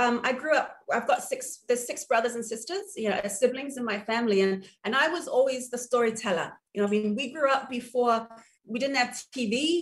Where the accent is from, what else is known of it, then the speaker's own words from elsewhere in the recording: Lotopa, Tuamasaga, Samoa; And so I grew up here in Lotopa, Alafua area.